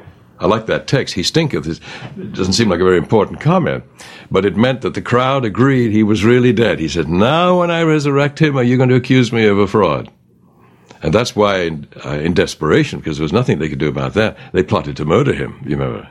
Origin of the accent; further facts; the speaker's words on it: England, United Kingdom; Well, I grew up in England